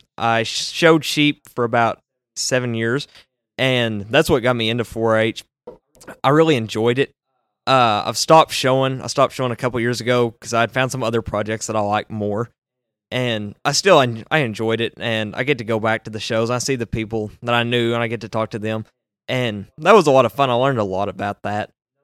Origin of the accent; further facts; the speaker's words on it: Mulhall, Oklahoma, United States; Okay, so I'm from Mulhall, Oklahoma. It's a little bitty town that's about 30 minutes west of Stillwater.